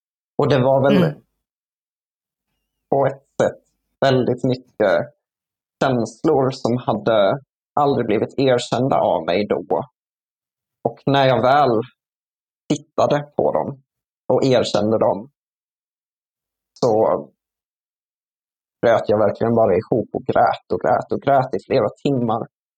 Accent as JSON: {"language": "Swedish", "town": "Borås", "region": "Västra Götaland County", "country": "Sweden", "tie": "born or raised there", "also_born_or_lived": "Åtvidaberg", "said": "så flyttade jag till Åtvidaberg. Jag är uppvuxen i Borås."}